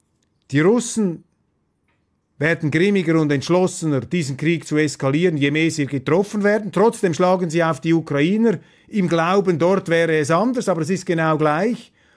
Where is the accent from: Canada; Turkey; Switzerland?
Switzerland; Und als Schweizer in einem neutralen Land